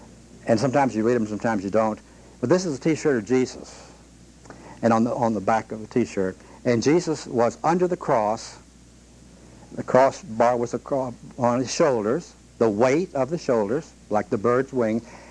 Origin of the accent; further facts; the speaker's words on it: Shreveport, Louisiana, United States; when he came to my hometown in Shreveport